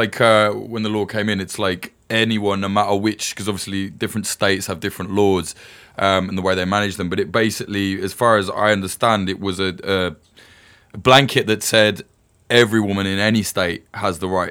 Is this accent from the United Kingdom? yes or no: yes; United Kingdom; as a Brit, as a European, like, I wasn't really aware of this stuff.